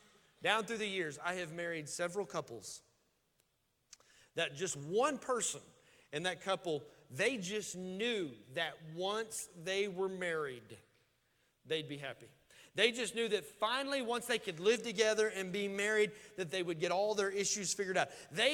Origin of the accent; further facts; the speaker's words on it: Daisy, Oklahoma, United States; I'm a redneck from Daisy, Oklahoma. So this ain't going to be good grammar.